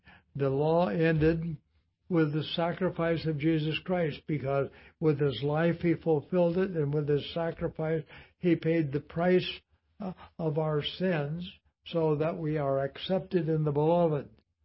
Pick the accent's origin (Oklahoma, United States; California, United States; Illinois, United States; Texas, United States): California, United States; Compton; But I grew up in Compton, California, and they had a mausoleum down on Compton Boulevard.